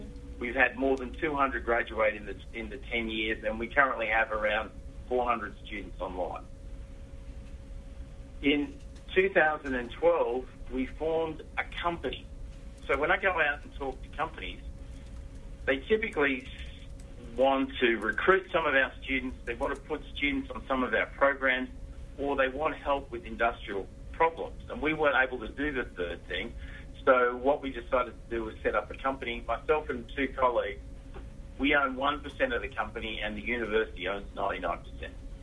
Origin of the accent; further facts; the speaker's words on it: Melbourne, Victoria, Australia; moved away as an adult; also born or lived in Sydney; now in College Station, United States; I was born and educated in Melbourne, Australia. Seems a long way away from here. In February 2005, I moved from Sydney to College Station.